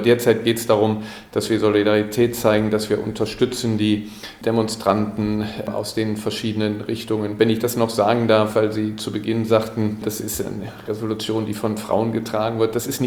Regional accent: Germany; Also wir sagen als Deutsche oft, also wir waren, nee, das war in erster Linie war das EU

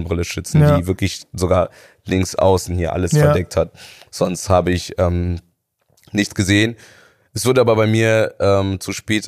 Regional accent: North Rhine-Westphalia, Germany; Ich komme aus NRW, ich kann jederzeit switchen.

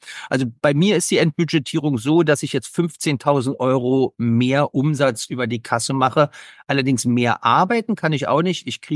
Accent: Berlin, Germany; Ich komme aus Berlin.

